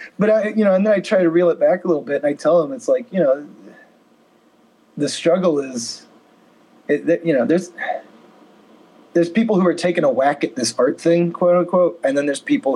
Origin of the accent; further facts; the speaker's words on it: Quad Cities, United States; I was printing out flyers around town, my hometown of the Quad Cities.